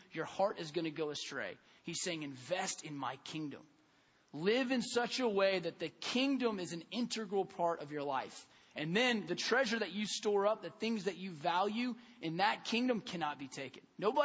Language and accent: English; United States; And living in America and growing up in America, we've heard the American dream, which in a lot of ways is the American lie.